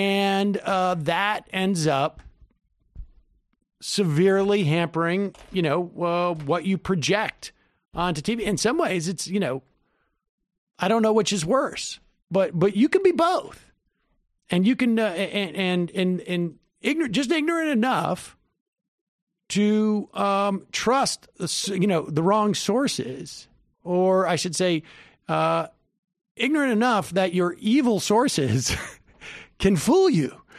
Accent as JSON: {"language": "English", "country": "United States", "said": "because we're American and we don't use such big words as malice or ignorance."}